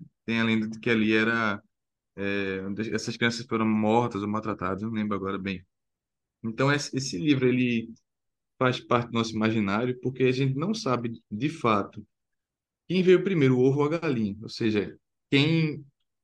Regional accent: Recife, Pernambuco, Brazil; Ele tem uma importância assim no nosso imaginário como recifense.

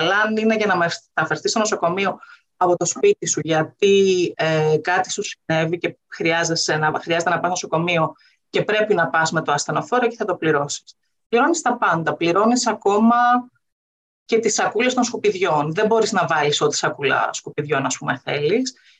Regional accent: Zurich, Switzerland; Greek is a second language; αν βρεθείς σε περιοχή της Ελβετίας, που εγώ είμαι από τη Ζυρίχη, αν πάω στη Γενέβη, που δεν ξέρω γαλλικά

